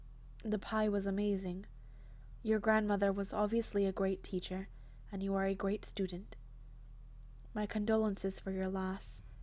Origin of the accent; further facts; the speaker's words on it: Canada; I would like your maple tarts because I'm Canadian.